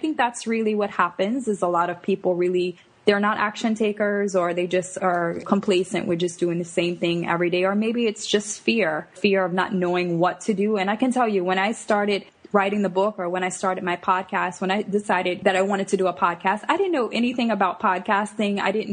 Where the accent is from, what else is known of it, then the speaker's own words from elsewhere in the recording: New Orleans, Louisiana, United States; I'm from New Orleans, actually, originally. From there, I went to college. And from there, I went to dental school at the University of Alabama.